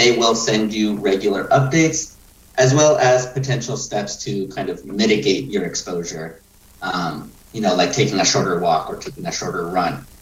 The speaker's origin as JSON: {"language": "English", "town": "Guadalupe", "country": "United States", "tie": "born or raised there", "said": "I grew up here in Guadalupe, and I went to school at the University of Montana."}